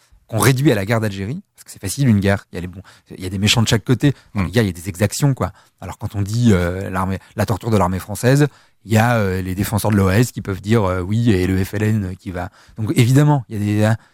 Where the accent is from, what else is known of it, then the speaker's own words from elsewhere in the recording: France; born there; je suis né en France, pas tout à fait français.